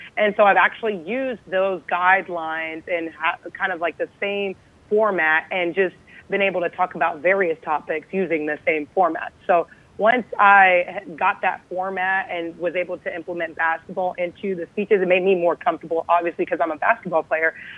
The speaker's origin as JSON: {"language": "English", "country": "United States", "tie": "born or raised there", "said": "I was born and raised in America, and there's so much opportunity here"}